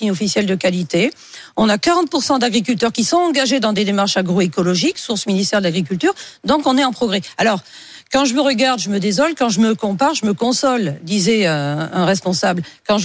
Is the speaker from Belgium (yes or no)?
no; France; Et parce qu'on est français